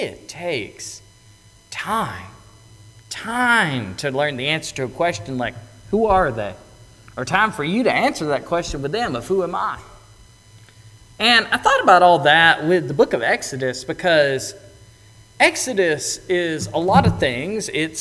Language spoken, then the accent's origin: English; Mississippi, United States; I'm from North Mississippi.